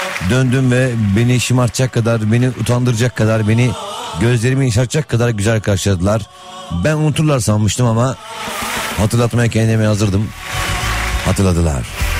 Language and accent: Turkish; Istanbul, Turkey; doğma büyüme İstanbul çocuğu olan ben